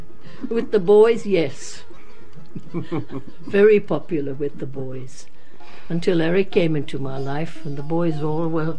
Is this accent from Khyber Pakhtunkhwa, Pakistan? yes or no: no; Karachi, Sindh, Pakistan; English is a second language; Yes, I was born in Karachi, yeah. One of nine.